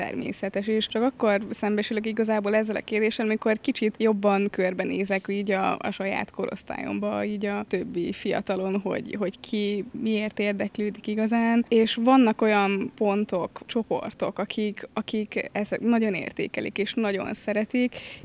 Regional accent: Veszprém, Veszprém County, Hungary; Veszprémben születtem, ott is nőttem föl.

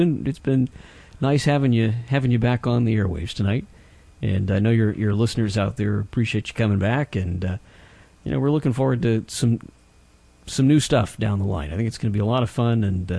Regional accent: Texas, United States; now in Virginia, United States; I'm from Texas. I'm misplaced right now in Virginia

